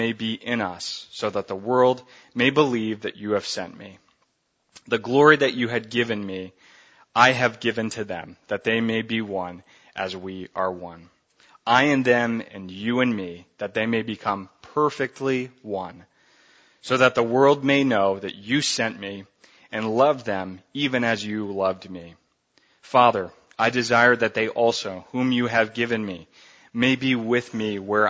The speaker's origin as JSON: {"language": "English", "town": "Long Island", "region": "New York", "country": "United States", "said": "Well, for me, I'm from Long Island, New York. So I know my last meal would have to include some real authentic New York pizza."}